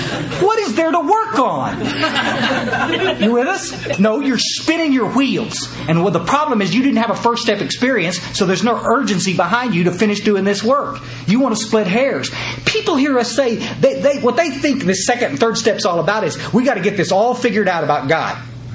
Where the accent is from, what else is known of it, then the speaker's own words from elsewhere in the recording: Texas, United States; I'm a Texan through and through, but gee whiz, I'd move here in a heartbeat.